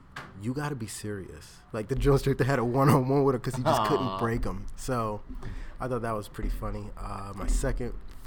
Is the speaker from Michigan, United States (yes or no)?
no; Philadelphia, Pennsylvania, United States; He was in Philly too. I'm from Philly